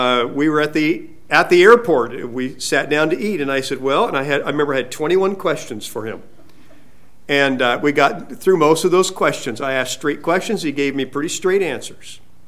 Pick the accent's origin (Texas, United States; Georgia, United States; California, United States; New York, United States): California, United States; growing up in California, sometimes when company would come from Indiana or out in the Midwest, we would take them to Hearst Castle.